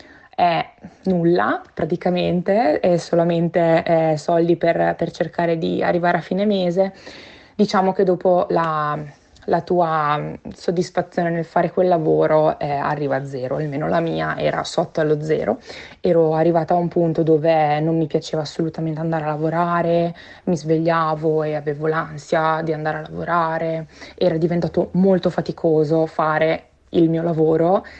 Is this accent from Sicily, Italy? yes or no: no; Reggio Emilia, Emilia-Romagna, Italy; moved away; Io vengo da Reggio Emilia.